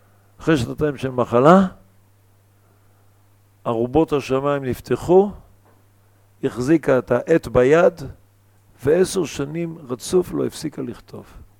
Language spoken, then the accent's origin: Hebrew; Eilat, Southern District, Israel; אני גדלתי באילת, על הים, הייתי שייט.